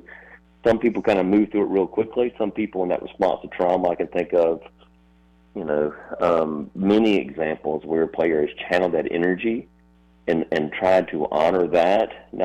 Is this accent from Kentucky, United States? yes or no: no; South Carolina, United States; You hit Highway 15. I grew up on Highway 15.